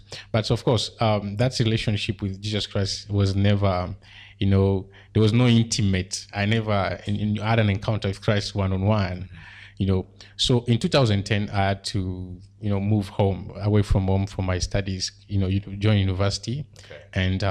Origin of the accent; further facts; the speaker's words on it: Kisangani, Tshopo, DR Congo; I'm from Congo, DRC, Kisangani. I'm a disciple of Jesus Christ